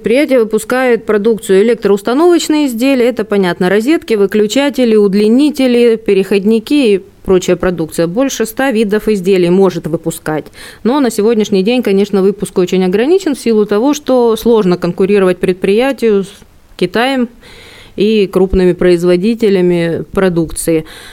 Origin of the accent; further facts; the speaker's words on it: Crimea, Ukraine; Я коренная крымчанка, но в отличие от моих родителей. Мои родители из Тверской области, и старшая сестра родилась в Тверской области, а уже я и младший брат, мы родились уже в Крыму, поэтому можем говорить, что мы, да, мы крымчане уже абсолютные